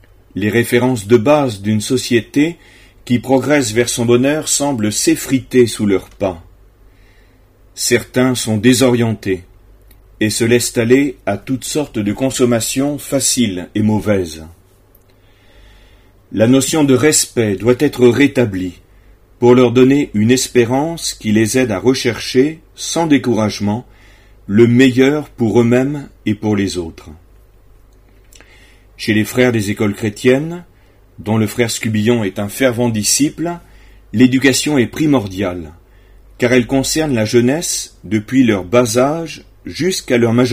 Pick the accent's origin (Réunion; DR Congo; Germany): Réunion; Chez nous, à La Réunion